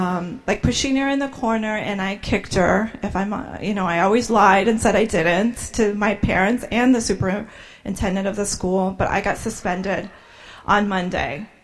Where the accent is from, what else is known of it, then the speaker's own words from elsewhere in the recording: Ohio, United States; I'm from Ohio.